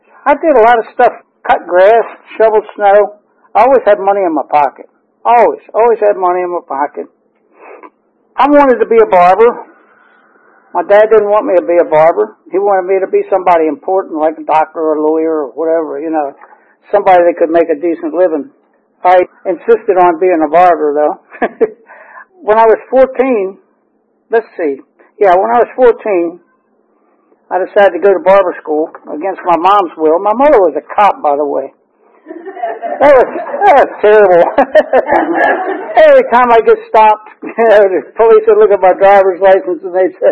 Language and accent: English; Baltimore, Maryland, United States; born there; I was born in Baltimore City. My dad was a barber.